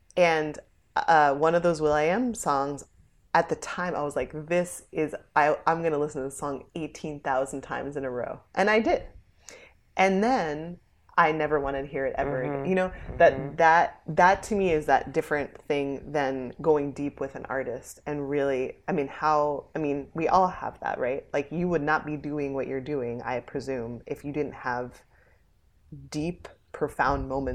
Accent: New Jersey, United States; born there; I was born in Jersey.

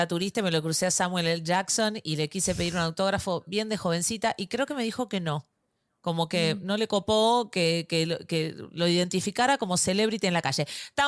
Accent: Venezuela; yo soy venezolana.

